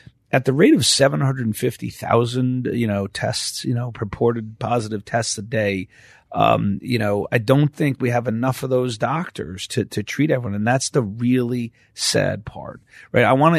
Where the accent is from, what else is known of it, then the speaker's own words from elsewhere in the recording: New York, United States; Yeah, I'm a New Yorker.